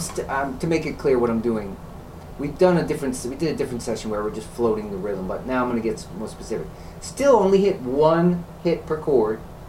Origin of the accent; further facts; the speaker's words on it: New York City, New York, United States; depending on where you live, like, growing up in New York City, like, 196 is, yeah, it's all right.